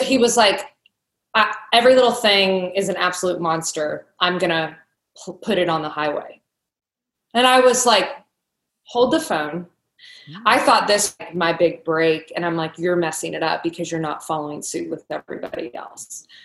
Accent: Kentucky, United States; When I was growing up in Kentucky, everybody knew me as, you know, I was involved in school and loved school, but I was the singer.

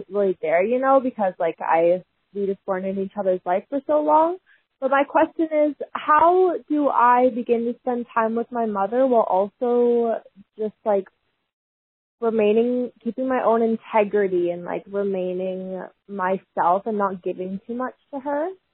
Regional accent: British Columbia, Canada; I'm from British Columbia, Canada.

